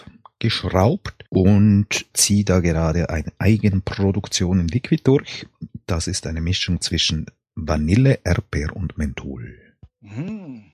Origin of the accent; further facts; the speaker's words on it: Chur, Graubünden, Switzerland; born there; now in Zurich, Switzerland; Nee, 1964, also jetzt können die Zuhörer selbst rechnen. Also geboren bin ich in der Schweiz, hört man natürlich sofort, und zwar im Kanton Graubünden, im wunderschönen Chur. Ich bin verheiratet mit einem Mann, der aus Indonesien kommt und wohne im Moment in Zürich.